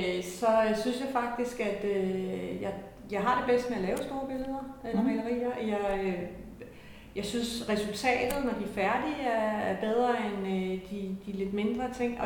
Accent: North Denmark Region, Denmark; nu er jeg jo også nordjyde

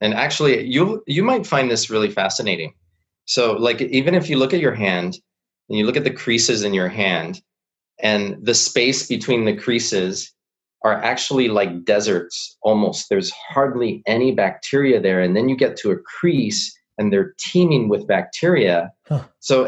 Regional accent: Miami, Florida, United States; I could have easily stayed in Miami, which was my hometown.

